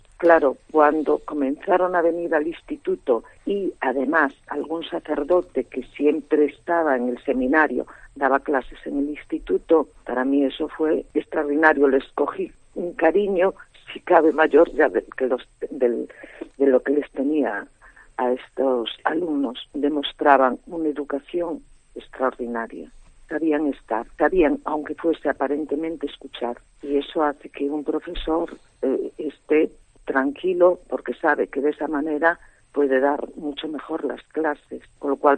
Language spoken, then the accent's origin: Spanish; Galicia, Spain; also born or lived in Catalonia; queríamos que nuestros hijos recibiesen la educación en Galicia, que es mi tierra y la tierra adoptiva de Eduardo.